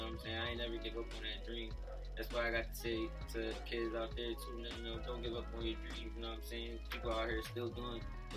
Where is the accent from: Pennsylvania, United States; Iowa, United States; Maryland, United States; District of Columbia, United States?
Pennsylvania, United States; Philadelphia; Yeah, I grew up in Philly mostly on the brink of getting older and grown.